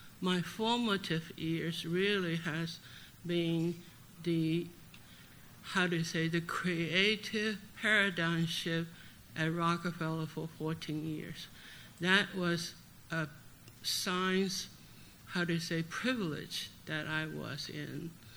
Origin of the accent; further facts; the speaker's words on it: Taiwan; moved away as an adult; also born or lived in China; now in Kentucky, United States; I was born in mainland China, and my parents took us to Taiwan, so I grew up in Taiwan and came to United States to do my master's degree in UP